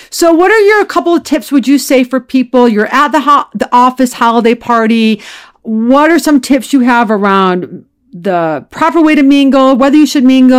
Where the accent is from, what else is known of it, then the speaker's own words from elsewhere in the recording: Ohio, United States; Which I might go to because I am originally from Ohio, so I do know how to bowl.